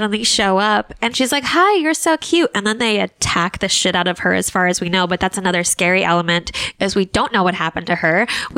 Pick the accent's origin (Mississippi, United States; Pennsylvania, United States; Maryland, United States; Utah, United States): Utah, United States; West Jordan; I grew up in West Jordan, Utah, which is where I was living at the time.